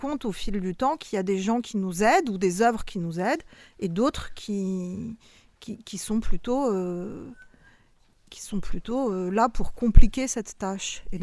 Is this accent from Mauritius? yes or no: no; France; Moi je suis française, je suis une autrice française, je suis une citoyenne française.